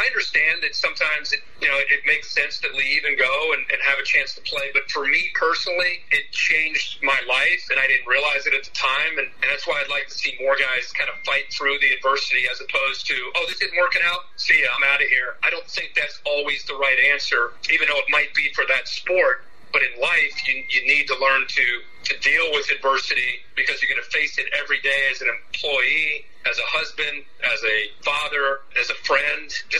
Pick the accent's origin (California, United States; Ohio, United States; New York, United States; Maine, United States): Ohio, United States; Dayton; Loved growing up in Dayton, Ohio